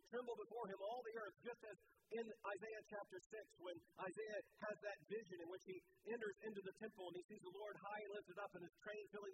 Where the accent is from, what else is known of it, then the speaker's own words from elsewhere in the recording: Florida, United States; I grew up in Florida around Spanish-speaking people.